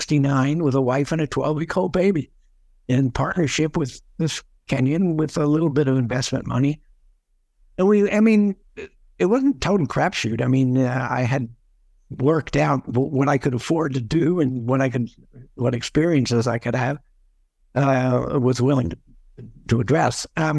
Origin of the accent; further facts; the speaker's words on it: Washington, District of Columbia, United States; I was involved in a diplomatic program in Washington, D.C., which is my hometown.